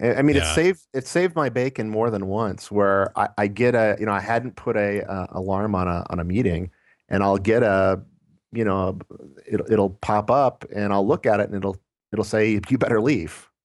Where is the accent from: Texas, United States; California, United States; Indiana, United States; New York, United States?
California, United States; In California.